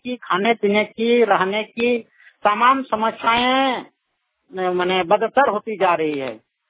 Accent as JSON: {"language": "Hindi", "town": "Raneshwar", "region": "Jharkhand", "country": "India", "said": "रानेश्वर जिला दुमका से हूँ। मैं आदिम जनजाति से हूँ।"}